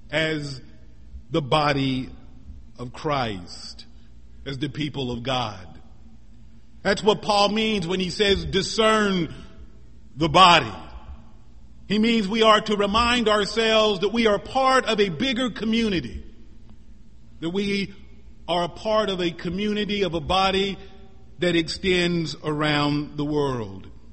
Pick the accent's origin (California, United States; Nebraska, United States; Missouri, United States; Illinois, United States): Missouri, United States; he was a senator from my home state of Missouri. And not only was he from my home state of Missouri, but he was also from my hometown